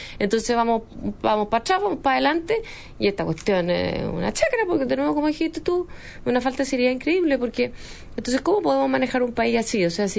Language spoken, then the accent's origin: Spanish; Chile